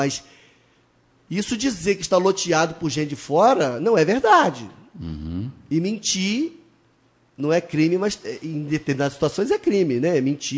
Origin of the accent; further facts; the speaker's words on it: Campos dos Goytacazes, Rio de Janeiro, Brazil; porque eu sou de Campos